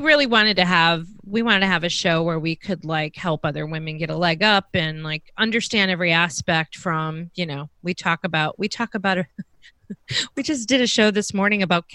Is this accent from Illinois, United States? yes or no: yes; Chicago, Illinois, United States; because I'm from Chicago originally, a lot of Chicagoans, that's where they go.